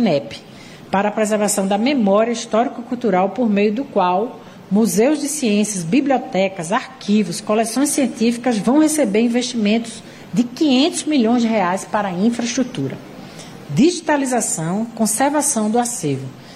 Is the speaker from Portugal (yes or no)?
no; Pernambuco, Brazil; da minha terra, considerando que a transformação não está ali, os pernambucanos com a bandeira de Pernambuco